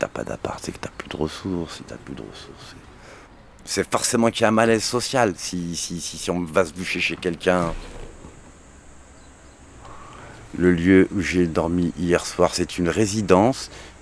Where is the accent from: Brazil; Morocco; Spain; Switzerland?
Morocco; now in Lyon, France; il ne va jamais me le donner, je suis un Marocain. J'ai une tête de maghrébin.